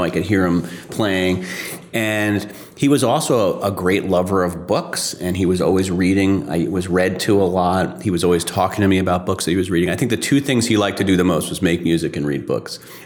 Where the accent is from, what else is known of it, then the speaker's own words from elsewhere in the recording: New York City, New York, United States; Well, I grew up in New York City up until I was about 10 years old.